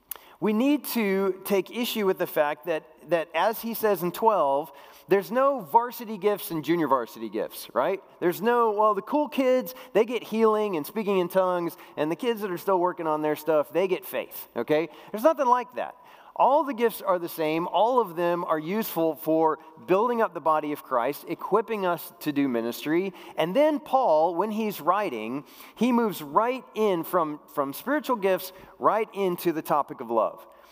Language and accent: English; Colorado, United States; Like, I grew up in Colorado. I was not really accustomed to the bless your heart